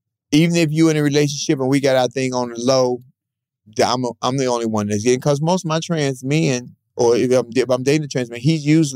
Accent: Chicago, Illinois, United States; I was hosting like 3 drag shows in Chicago because y'all know I'm from Chicago.

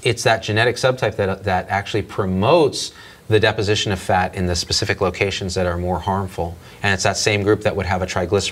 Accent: India; Being Indian, all my fat is brown.

